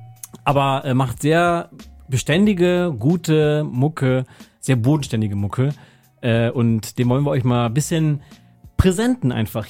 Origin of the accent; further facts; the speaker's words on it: North Germany, Germany; Ich komme ja aus dem Norden, für mich ist klar, was das heißt.